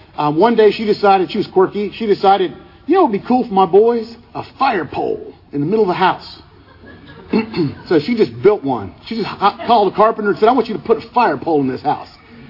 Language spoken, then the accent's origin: English; Tampa, Florida, United States; you know, I grew up in Tampa